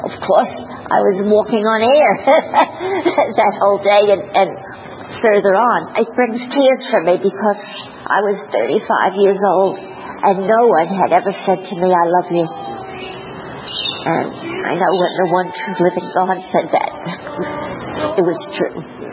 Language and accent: English; United States; After a while, you hear I'm from the United States. I was born and raised as a young adult.